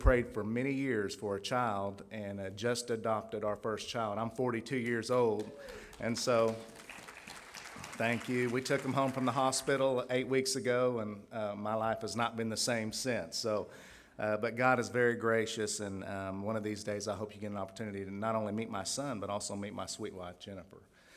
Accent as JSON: {"language": "English", "region": "Oklahoma", "country": "United States", "said": "And so I made the trip to my home state from here to Oklahoma, and then back."}